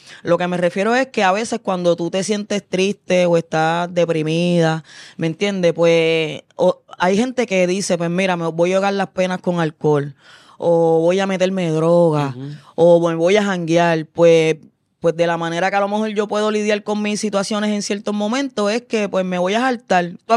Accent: Loíza, Puerto Rico; mucha gente sabe que yo me crié en Loíza.

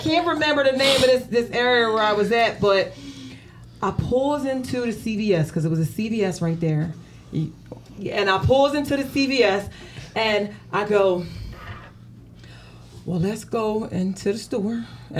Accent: Chester, Pennsylvania, United States; now in Philadelphia, United States; I was born and raised in Chester.

